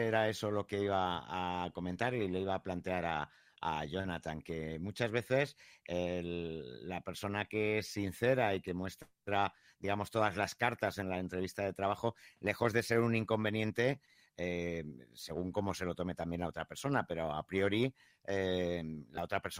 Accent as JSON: {"language": "Spanish", "country": "Spain", "accent": "peninsular Spanish", "said": "los que tenemos el acento peninsular español"}